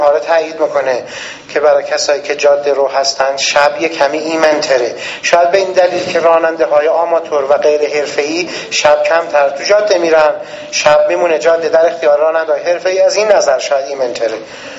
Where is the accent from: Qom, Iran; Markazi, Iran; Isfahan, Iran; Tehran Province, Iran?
Isfahan, Iran; پس ما اصفهانیام که اهل به اصطلاح حساب و کتاب هستیم